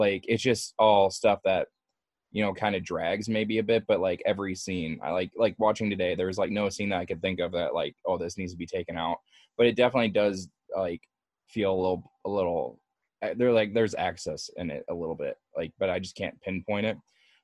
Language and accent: English; Midwest, United States; I'm from the Midwest.